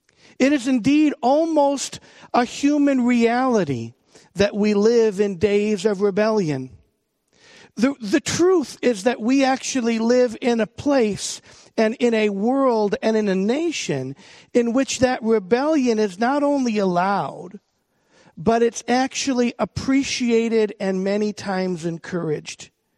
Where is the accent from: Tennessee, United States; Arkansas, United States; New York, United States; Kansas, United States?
New York, United States; Buffalo; You got people, I'm from Buffalo, I get it, I've seen it.